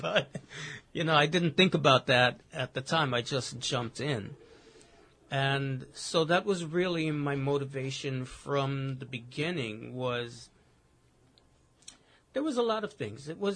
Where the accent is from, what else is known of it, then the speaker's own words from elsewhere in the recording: Bronx, New York, United States; Growing up in the Bronx in the mid-80s, those of you that are old enough to remember, that's when all hell broke loose.